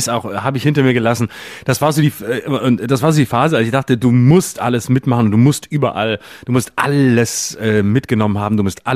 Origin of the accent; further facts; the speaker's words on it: Baden-Württemberg, Germany; aus meiner Heimat, aus Schopfheim und aus Backnang und aus Bietigheim.